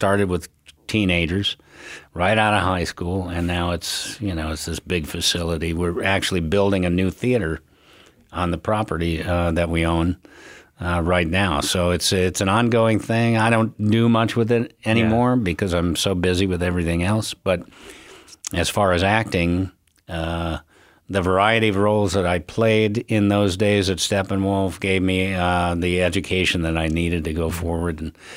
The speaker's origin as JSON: {"language": "English", "town": "Chicago", "region": "Illinois", "country": "United States", "tie": "born or raised there", "said": "I grew up in Chicago, born on the south side of Chicago, moved to the northern suburbs."}